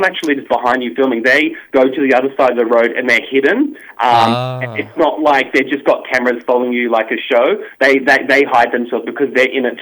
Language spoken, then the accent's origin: English; New South Wales, Australia; we are from New South Wales